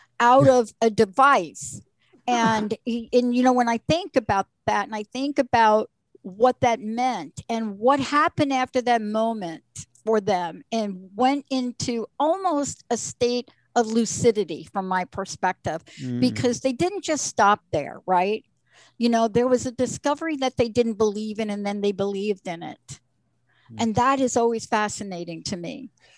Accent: New York, United States; I didn't know who the guy was because I'm a kid from New York and I was pushing a mail cart.

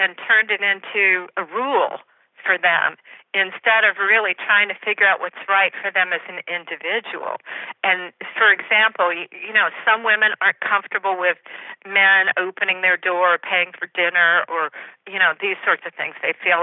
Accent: the South, United States; I was raised in the South, so those kind of things feel gentlemanly to me.

